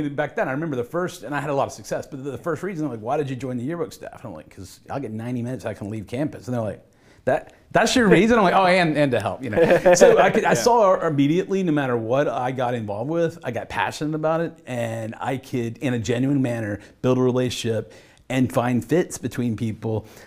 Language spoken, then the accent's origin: English; Atlanta, Georgia, United States; I'm actually Atlanta native. Cool. So in today's world, that's the outlier, I guess.